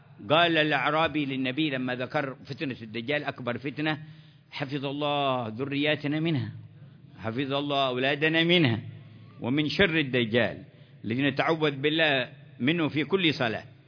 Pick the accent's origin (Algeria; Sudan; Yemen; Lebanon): Yemen; عندنا في اليمن